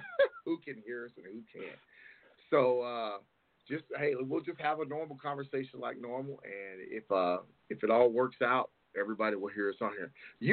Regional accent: Chattanooga, Tennessee, United States; now in California, United States; Okay. You know, I'm from Chattanooga, Tennessee.

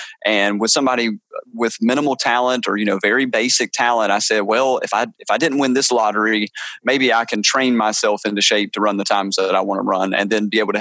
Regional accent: Georgia, United States; Well, growing up in Georgia, I think my pores, they became accustomed to dilating a certain way

